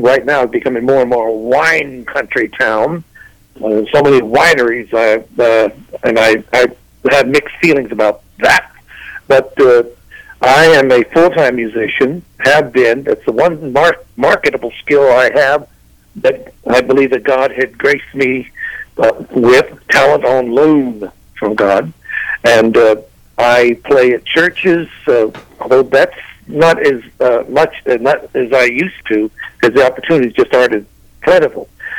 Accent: Washington, District of Columbia, United States; also born or lived in New York City; I was born in New York City of Southern parents, I might add, and grew up in the Washington, D.C. area.

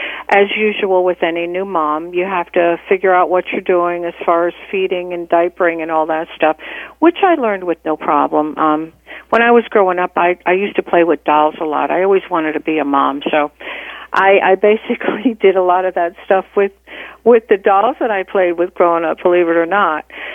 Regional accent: New Jersey, United States; I'm from New Jersey originally. And so was mainstreamed up there.

